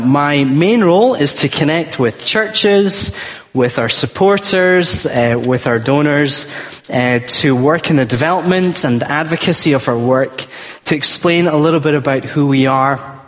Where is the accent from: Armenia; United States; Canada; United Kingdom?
United Kingdom; Scotland; Yeah, I'm from the Garden of Eden, Scotland. Everywhere looks like Scotland.